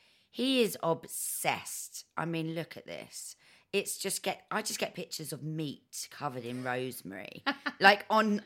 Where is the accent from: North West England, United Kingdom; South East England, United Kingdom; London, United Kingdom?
London, United Kingdom; Enfield; So I grew up in North London, Enfield.